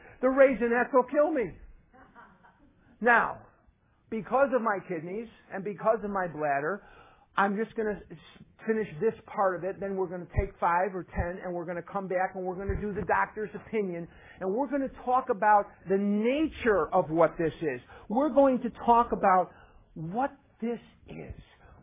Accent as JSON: {"language": "English", "town": "Chicago", "region": "Illinois", "country": "United States", "tie": "born or raised there", "also_born_or_lived": "Eugene, United States", "lives_now": "Scottsdale, United States", "said": "I live in Scottsdale, Arizona. I'm born and raised in Chicago. I lived in Eugene, Oregon for 9 years."}